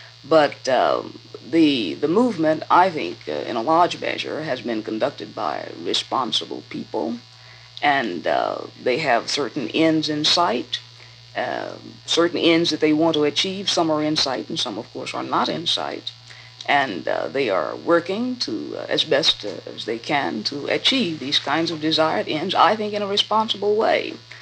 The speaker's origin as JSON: {"language": "English", "country": "United States", "said": "Well, as a Negro, I'm proud, and as an American citizen"}